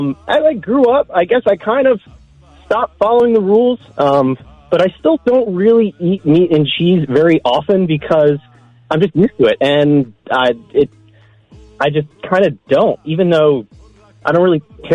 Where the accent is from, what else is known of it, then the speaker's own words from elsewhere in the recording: Silver Spring, Maryland, United States; I know your dad used to sit a few rows in front of me in synagogue. I grew up in Silver Spring.